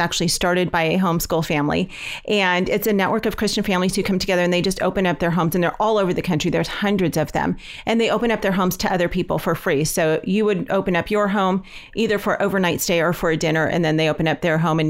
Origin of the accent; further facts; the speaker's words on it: California, United States; You know, we're from California, and I used to hear about people road schooling and traveling